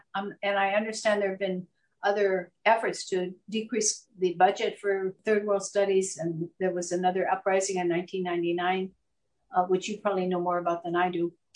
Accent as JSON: {"language": "English", "town": "Los Angeles", "region": "California", "country": "United States", "tie": "born or raised there", "said": "I felt discriminated against, but never in my hometown of Los Angeles or as I was going to college, junior college or state college or university, UC Berkeley or UC Davis."}